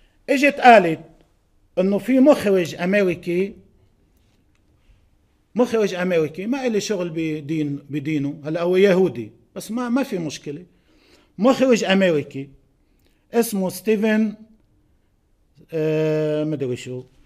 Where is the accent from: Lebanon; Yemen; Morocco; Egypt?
Lebanon; يا خي أنا واحد لبناني